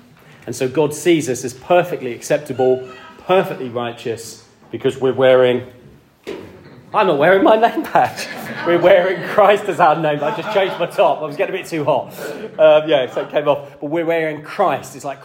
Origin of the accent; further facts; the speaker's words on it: East of England, United Kingdom; I come from Norfolk, Norwich City